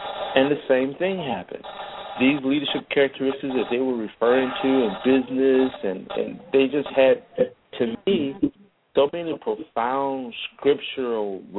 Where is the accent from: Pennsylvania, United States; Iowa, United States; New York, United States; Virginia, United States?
Virginia, United States; Hampton; moved away as an adult; now in Dallas, United States; I'm from Virginia, a little place called Hampton, Virginia.